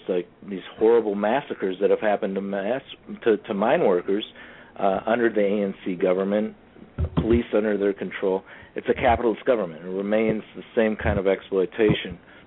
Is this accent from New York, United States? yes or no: no; Minneapolis, Minnesota, United States; And growing up in Minneapolis, where the Teamsters had led the Minneapolis Teamster strike of 1934